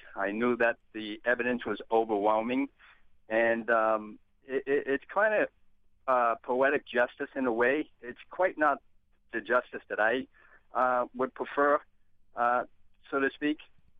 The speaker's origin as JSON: {"language": "English", "town": "Boston", "region": "Massachusetts", "country": "United States", "tie": "born or raised there", "said": "as a young kid growing up in the projects and growing up in South Boston, I got involved in criminal activities."}